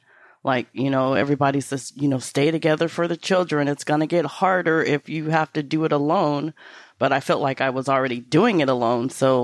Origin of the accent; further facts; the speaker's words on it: Portland, Oregon, United States; from Portland, Oregon, born and raised, mother of two adult children.